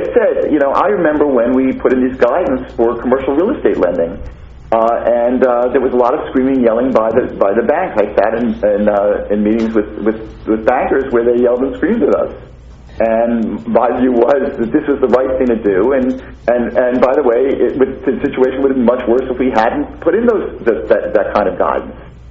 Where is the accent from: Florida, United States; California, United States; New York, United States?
New York, United States; I am a New Yorker, but luckily I'm an academic